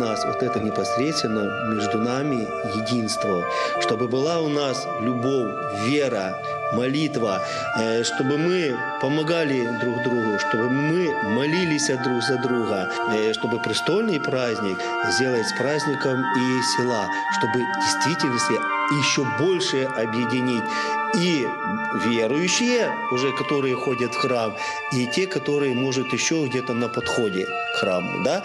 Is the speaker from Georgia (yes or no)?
no; Ukraine; moved away; я приехал с Украины сюда, вот, там, где война